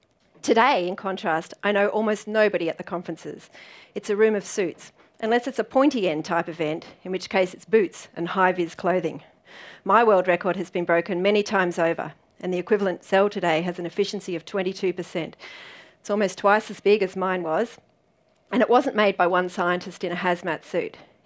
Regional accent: Canberra, Australian Capital Territory, Australia; when I was in my hometown of Canberra

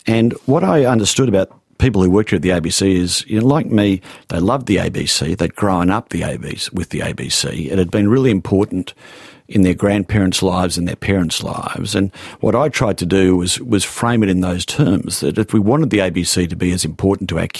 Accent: Sydney, New South Wales, Australia; So I grew up in Sydney, handful of television channels, handful of radio stations, newspapers in the morning and the afternoons.

